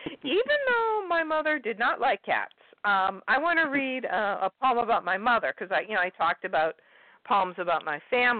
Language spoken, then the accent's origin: English; Shrewsbury, Massachusetts, United States; I grew up in Shrewsbury, Massachusetts, which is a suburb of Worcester, which is in the middle of Massachusetts